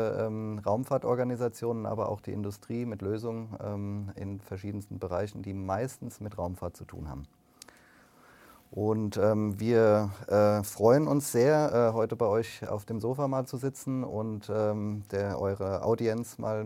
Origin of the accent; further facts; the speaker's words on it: Darmstadt, Hesse, Germany; Ich komme aus Darmstadt.